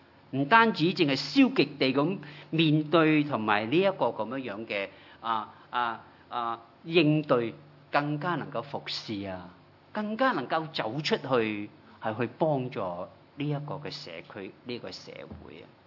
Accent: Hong Kong; born there; 我係廣東人，係咪啊？嚇！我生於香港

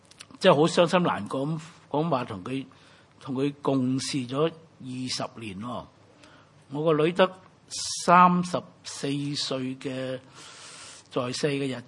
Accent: China; 二月四號就係我哋中國人嘅立春啊

